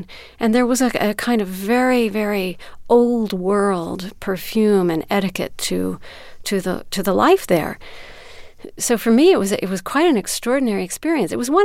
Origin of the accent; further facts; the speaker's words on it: Chicago, Illinois, United States; Well, you know, I was a kid from Chicago, and I, you know, had not grown up in a theatrical world.